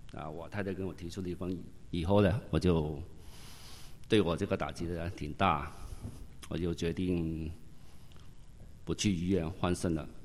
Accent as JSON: {"language": "Chinese", "town": "Guangzhou", "region": "Guangdong", "country": "China", "said": "我来自国内广州，生长在一个虔诚的佛教家庭，对于宗教没有多大的观念"}